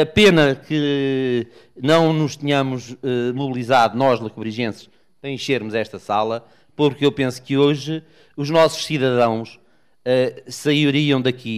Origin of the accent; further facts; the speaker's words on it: Lagos, Algarve, Portugal; aproveitando o facto de Lagos ser uma cidade de ventos, somos do Barlamento, não é?